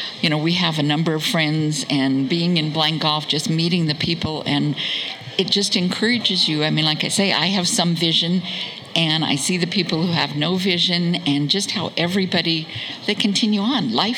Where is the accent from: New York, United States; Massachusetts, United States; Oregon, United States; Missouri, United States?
Oregon, United States; Eugene; now in Port Ludlow, United States; Eugene, Oregon.